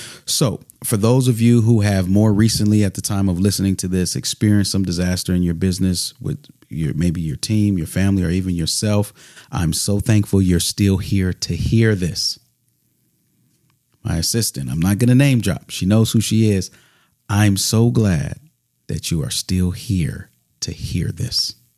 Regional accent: Minnesota, United States; my wife and I found a great dermatologist back in my home state in Minnesota.

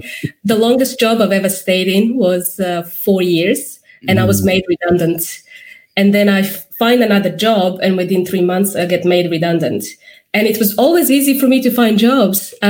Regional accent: Serbia; English is a second language; I, as you can tell, I have an accent. I am originally from Serbia.

